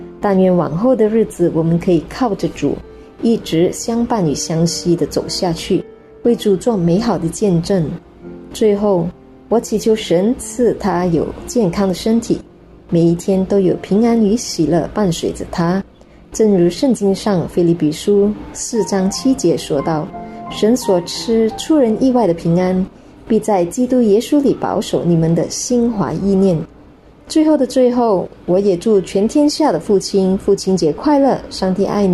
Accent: Malaysia; 大家好，我是来自马来西亚的

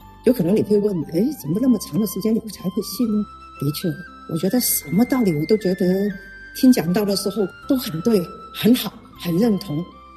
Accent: Guangzhou, Guangdong, China; now in Vancouver, Canada; 我来自中国广州。

